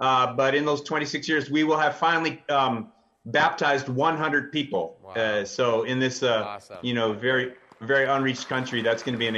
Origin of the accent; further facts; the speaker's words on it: Wisconsin, United States; now in Turkey; It's exciting to be joining you guys from the Middle East, from Turkey. I'm from Wisconsin